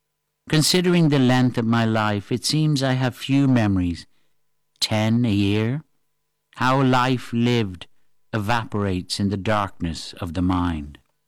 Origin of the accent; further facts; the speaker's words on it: Sligo, Connacht, Ireland; also born or lived in Manchester, United Kingdom; I was born in a rainy city and moved to a rainy countryside, from Manchester to Sligo. Rather, I was moved. I was 6 years old, myself and my sister squished in the back seat of a boxy Morris Traveller